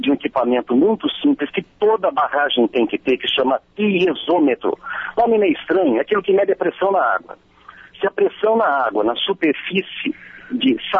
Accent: São Paulo, Brazil; eu agora analisando esse detalhe como paulista

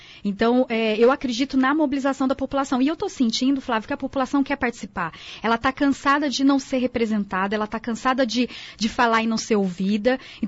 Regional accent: Campinas, São Paulo, Brazil; born there; Então, assim, eu nasci em Campinas, eu vivo em Campinas

